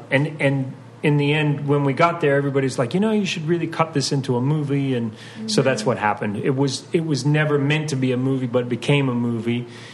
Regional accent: Christchurch, Canterbury, New Zealand; the terrible shootings that took place in my hometown of Christchurch. So we're a small nation, but we sort of punch above our weight. We're only about 5 million people

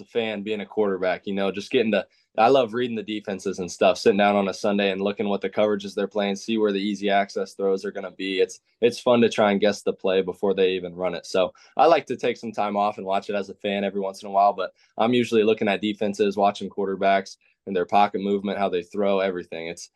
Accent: Indiana, United States; You know, growing up in Indiana, basketball is a big thing

